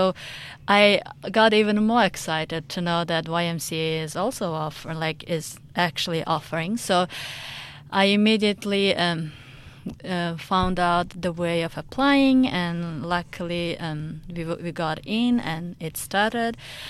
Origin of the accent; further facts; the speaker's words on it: Tajikistan; English is a second language; It's called Tajikistan. Okay. And it's a very tiny country. It was part of Soviet Union in the past, and now it's independent.